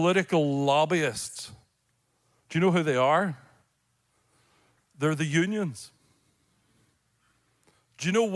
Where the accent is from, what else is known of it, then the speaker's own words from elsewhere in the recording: Northern Ireland, United Kingdom; So we're from Northern Ireland.